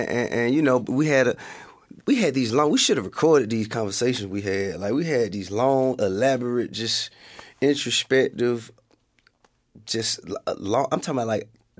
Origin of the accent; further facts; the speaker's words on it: the South, United States; accent: southern; It could have been my southern accent.